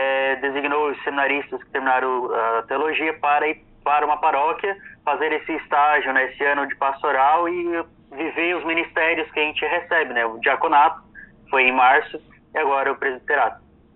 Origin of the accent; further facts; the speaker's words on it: Sombrio, Santa Catarina, Brazil; Eu sou natural de Sombrio, meus pais sempre moraram em Sombrio